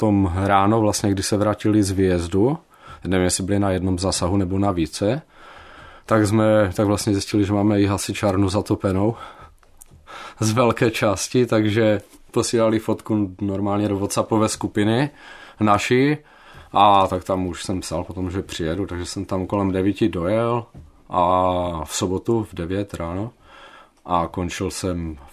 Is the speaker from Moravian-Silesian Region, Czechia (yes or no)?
yes; Ostrava, Moravian-Silesian Region, Czechia; Narodili jsme se na Fifejdách.